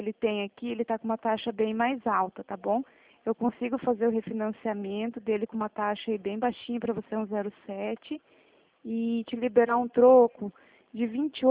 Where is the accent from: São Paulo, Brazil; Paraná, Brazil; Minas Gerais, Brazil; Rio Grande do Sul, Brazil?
Paraná, Brazil; Toledo; Eu sou aqui de Toledo